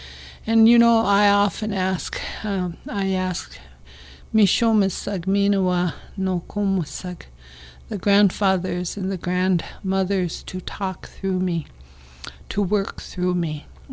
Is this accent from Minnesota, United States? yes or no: yes; Minnesota, United States; I'm with the Loon Clan. I'm from Leech Lake Nation. And I live in Gamasqua Wako Cog, the place where there are bountiful red cedar trees, which are no longer there.